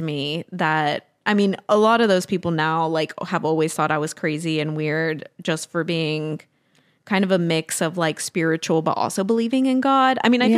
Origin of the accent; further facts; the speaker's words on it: Tennessee, United States; my peers growing up in Tennessee.